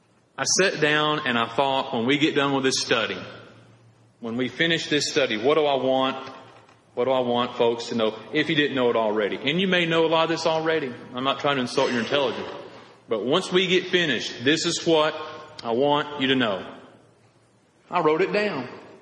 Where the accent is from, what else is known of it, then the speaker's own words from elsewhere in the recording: Piedmont, United States; I am from Piedmont. Nobody's ever going to accuse me of trying to sound fancy, and I won't stand for it.